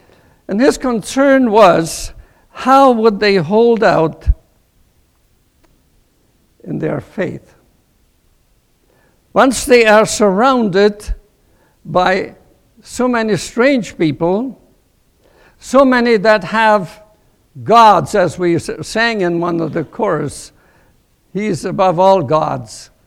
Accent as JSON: {"language": "English", "region": "East Germany", "country": "Germany", "said": "It was 1946 when we came from the East to the West Germany. We were scattered people, refugees"}